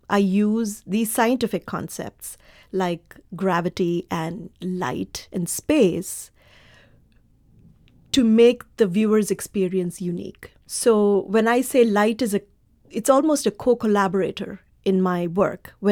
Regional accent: India; born there; And I was born in India, and there were these beautiful mythological stories that were printed as comic books in India.

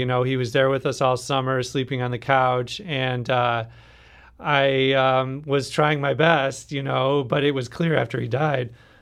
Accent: Minnesota, United States; now in St. Louis, United States; Like, we're both outsiders. I'm from Minnesota, and Jarrell's family is from Arkansas.

